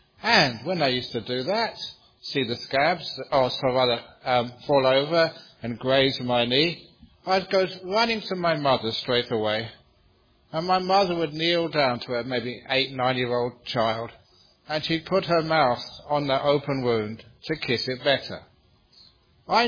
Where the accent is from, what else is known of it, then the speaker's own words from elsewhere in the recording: Acton, London, United Kingdom; When I was a young boy, growing up in Acton, in the West London, a poor part of that place, because most of my friends were migrants. My father was very poor, legitimately poor.